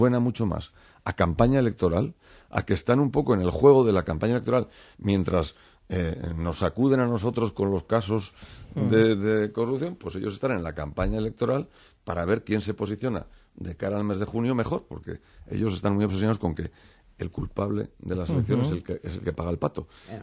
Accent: Basque Country, Spain; Mire, yo vengo del País Vasco.

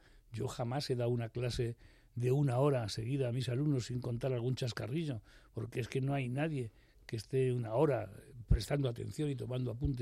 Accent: Madrid, Community of Madrid, Spain; yo soy de Madrid, pero mi madre, por ejemplo, era de Cuevas del Campo, muy cerquita de Baza, en Granada.

